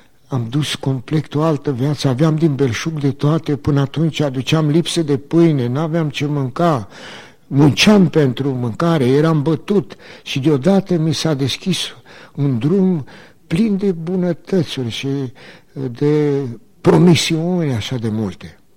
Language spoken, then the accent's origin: Romanian; Alba Iulia, Alba County, Romania; born there; m-am născut în Alba Iulia din părinți creștini, baptiști